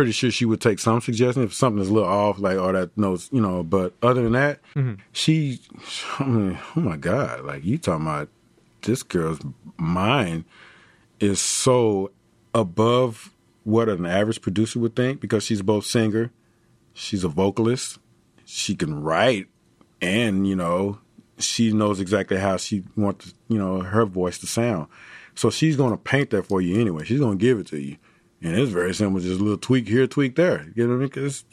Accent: Dallas, Texas, United States; Tim's from Virginia. I'm from Dallas, you know … from Dallas.

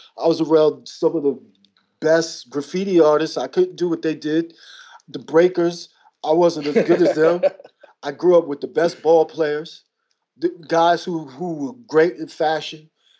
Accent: New York, United States; It's like growing up in New York. You know how it is. It's like we're all together. We all grew up together.

